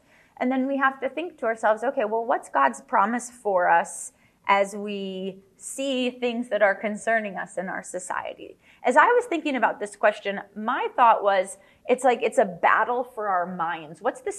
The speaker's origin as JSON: {"language": "English", "town": "Chicago", "region": "Illinois", "country": "United States", "moved": "yes", "lives_now": "Ukraine", "said": "missionary living in Ukraine. That is where I live and have ministered many years with my husband. We're originally from Chicago"}